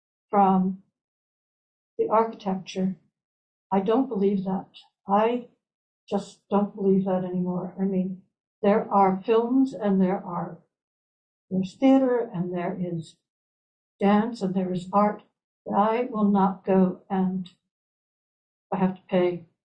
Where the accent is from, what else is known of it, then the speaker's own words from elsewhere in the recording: Baltimore, Maryland, United States; I grew up in Baltimore. So my best friends own the two biggest department stores in the city.